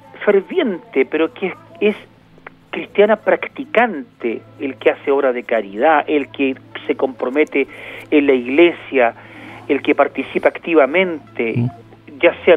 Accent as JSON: {"language": "Spanish", "country": "Chile", "said": "muchas veces dejamos todo para última hora como buen chileno"}